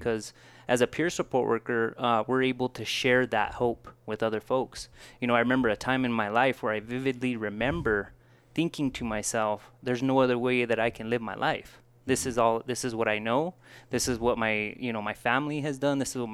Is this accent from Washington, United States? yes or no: no; New Mexico, United States; I'm from New Mexico, lived here all my life. The only time I stepped away from our beautiful state was when I served in the military.